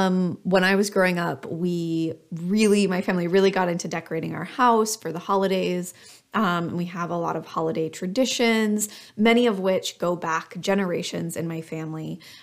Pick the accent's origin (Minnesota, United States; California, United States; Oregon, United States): California, United States; as a Californian, that was definitely a very different experience than what I was accustomed to.